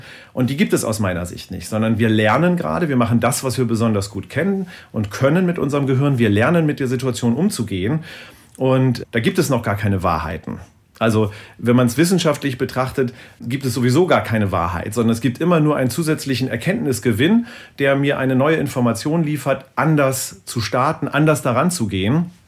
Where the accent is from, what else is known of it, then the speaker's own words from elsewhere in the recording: Lower Saxony, Germany; Ich komme hier aus dem Norden. Hier gibt es ein Gebiet, das heißt Teufelsmoor, in der Nähe von Bremen-Worpswede, die Ecke.